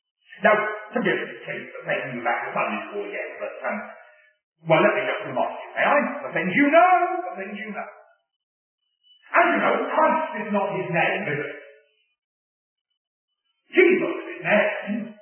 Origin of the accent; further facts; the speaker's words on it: England, United Kingdom; But I'm an Englishman, you see.